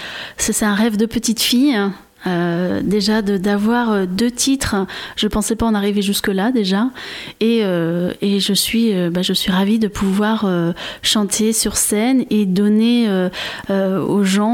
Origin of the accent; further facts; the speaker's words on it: Le Mans, Pays de la Loire, France; born there; also born or lived in Strasbourg; Je suis née donc au Mans.